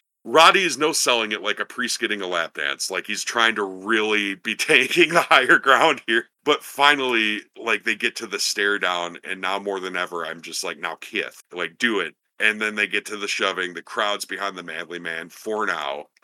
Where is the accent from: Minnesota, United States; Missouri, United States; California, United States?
Minnesota, United States; and as a Minnesotan, my ears perk up, because we got good ones around here, don't you know?